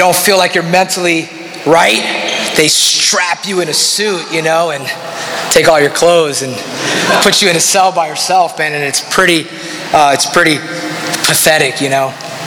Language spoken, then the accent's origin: English; United States; And I'm an American kid out there.